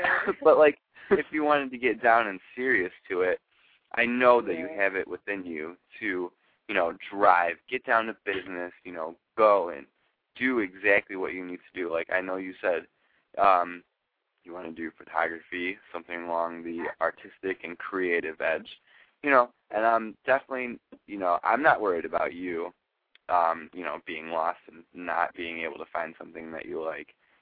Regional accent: Ohio, United States; accent: Ohio; Can you hear our Ohio accents?

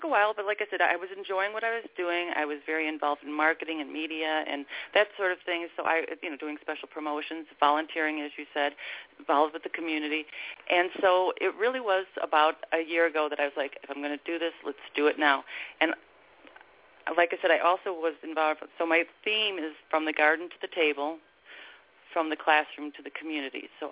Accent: Naperville, Illinois, United States; When I grew up in Naperville, it was a farm town.

